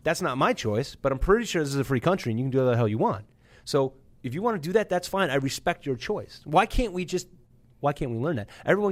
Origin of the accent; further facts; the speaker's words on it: Northbrook, Illinois, United States; I grew up in Northbrook.